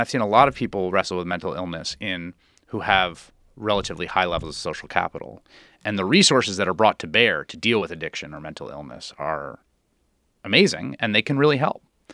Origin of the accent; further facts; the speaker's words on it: The Bronx, New York, United States; my experience is growing up in the Bronx in the 1980s and 90s where it's all a patchwork.